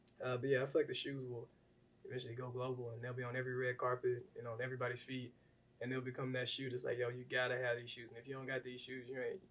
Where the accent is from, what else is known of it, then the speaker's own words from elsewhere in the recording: Arkansas, United States; I come from Arkansas. I don't know.